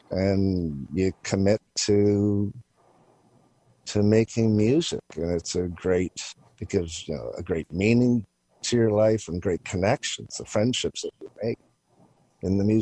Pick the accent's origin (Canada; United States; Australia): Canada; Montreal, Quebec; Where I grew up in Montreal was a place called Tenement Royal. And my dad got transferred there in 1964.